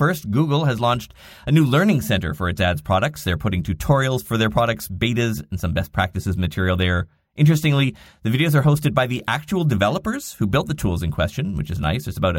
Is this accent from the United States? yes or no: no; Canada; I'm Canadian, right?